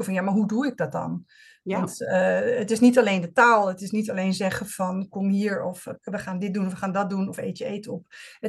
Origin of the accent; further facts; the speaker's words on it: South Holland, Netherlands; moved away as an adult; also born or lived in Greece; Ik kom uit de buurt van Den Haag. Ja. En ben na mijn VWO-diploma in Griekenland terechtgekomen.